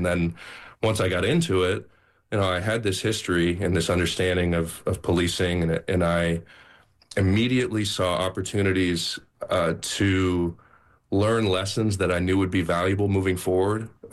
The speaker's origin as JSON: {"language": "English", "town": "Oakland", "region": "California", "country": "United States", "said": "Because, right, I'm from Oakland. I don't know New York stuff."}